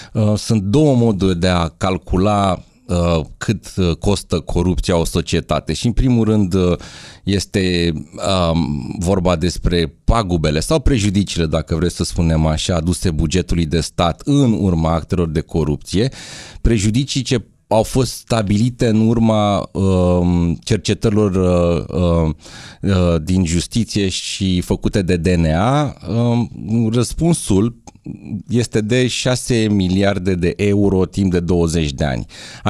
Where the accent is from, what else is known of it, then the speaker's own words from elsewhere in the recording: Romania; automat am ales România pentru că sunt român și pentru că vreau să împărtășesc cu concetățenii mei situația corupției de la noi din țară.